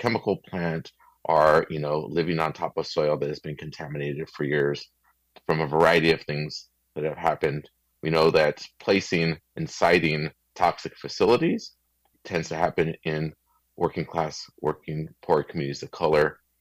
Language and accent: English; Commerce, California, United States; I spent, you know, most of my childhood in East LA and City of Commerce and Southeast LA. And I grew up in the City of Commerce, kind of, you know, the name kind of speaks for itself, right?